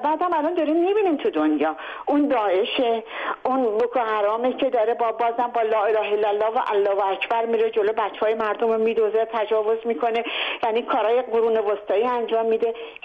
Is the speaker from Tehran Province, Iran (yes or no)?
no; Ahvaz, Khuzestan, Iran; born or raised there